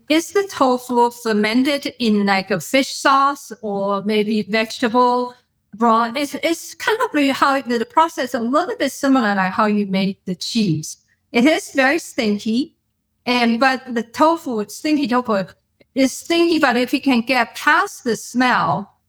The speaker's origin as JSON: {"language": "English", "country": "China", "tie": "born or raised there", "said": "Growing up in China during the Cultural Revolution, food was rationed."}